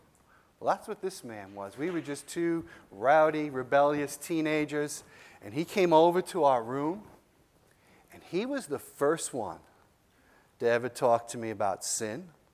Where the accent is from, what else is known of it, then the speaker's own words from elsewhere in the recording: New York, United States; And I grew up on Long Island. This is the only place I've ever lived.